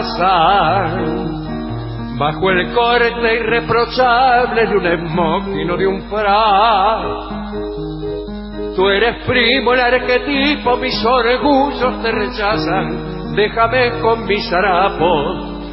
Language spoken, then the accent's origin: Spanish; Caseros, Buenos Aires Province, Argentina; born there; especialmente los que nacimos en Caseros no creemos en eso